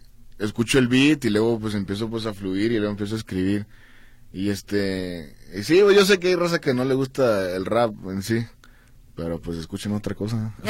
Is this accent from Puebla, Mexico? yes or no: no; Tijuana, Baja California, Mexico; yo nomás soy un vato de Tijuana que le gusta rapear